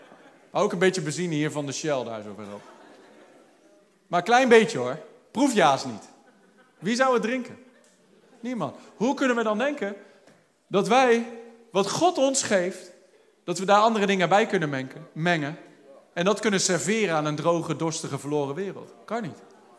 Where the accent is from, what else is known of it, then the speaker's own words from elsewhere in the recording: Netherlands; We zijn soms als Hollanders, hè